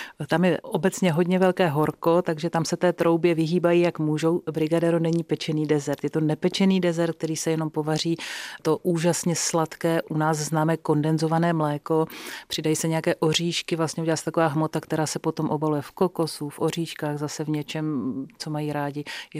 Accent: Moravia, Czechia; taková ta hranice Moravy a Vysočiny, takže my máme od všeho kousek. Já si můžu říkat, jak se mi to hodí. Chvilku jsem z Moravy, chvilku jsem z Moravy a chvilku jsem z toho Horácka.

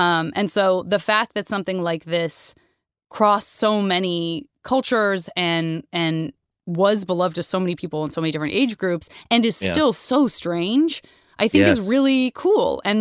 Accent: United States; But because I'm American, bear with me.

